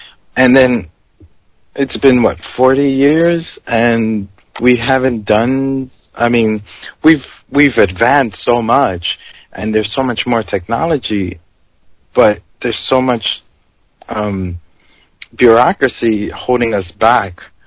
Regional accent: New York City, New York, United States; And growing up in New York City, and I give lots of thanks to this because it really opened my eyes to many different things.

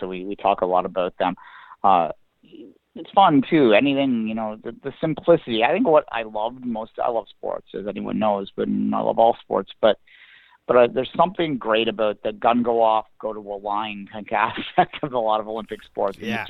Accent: Canada; That's another thing I should mention real quick is we are Canadian.

